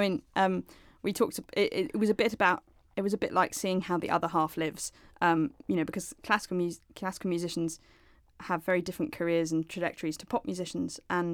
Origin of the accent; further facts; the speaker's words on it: United Kingdom; as British musicians, it's the real pinnacle